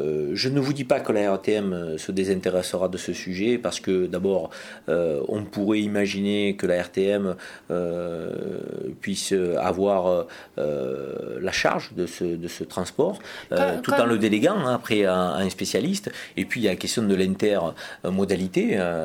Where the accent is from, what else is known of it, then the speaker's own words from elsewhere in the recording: Marseille, Provence-Alpes-Côte d'Azur, France; je suis marseillais